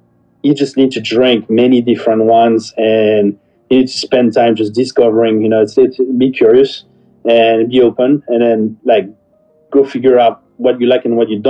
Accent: Provence-Alpes-Côte d'Azur, France; now in United States; And that's why I grew up in Provence, so I'm skewed towards light and pink.

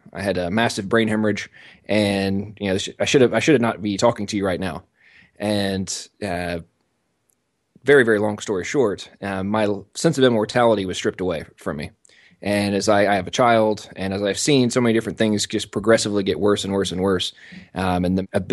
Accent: England, United Kingdom; I'm American, but I was born and raised in England. My father was a military contractor, and they moved over there about 10 days before I was born.

